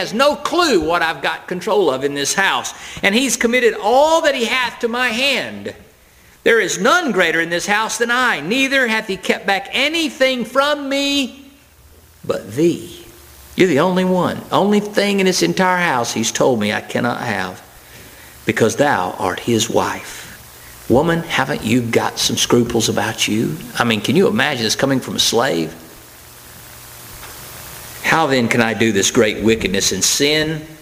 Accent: Florence, Alabama, United States; I go, no way, man, I'm from Florence, Alabama.

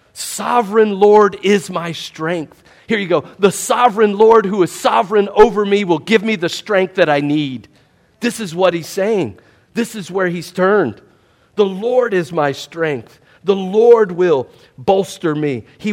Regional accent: West Virginia, United States; See, I'm from West Virginia. I'm not from the city, like most of you. I pray for you. You all make fun of West Virginians? It's a glorious life to live in the mountains.

